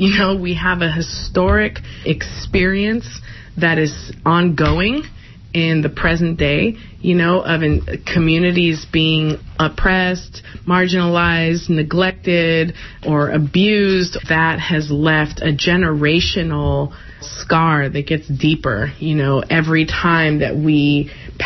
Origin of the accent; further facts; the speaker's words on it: Richmond, United States; I was born and raised in Richmond, third generation.